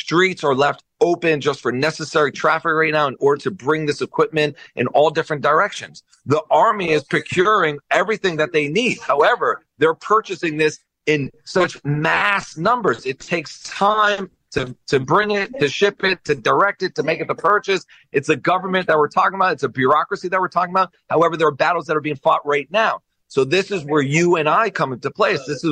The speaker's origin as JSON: {"language": "English", "country": "United States", "moved": "yes", "lives_now": "Efrat, Israel", "said": "And I'm American myself. I came here 22 years ago. I live in a very a heavily Anglo population here in Israel, in the community that I live in Efrat."}